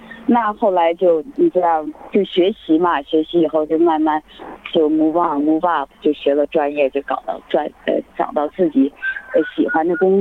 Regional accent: China; 你就像我是中国来

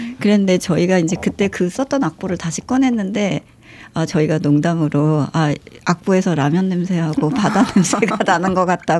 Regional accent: South Korea; 그런데 그 정말 그 사실 저희도 서양 음악만 하고 한국에서 컸기 때문에

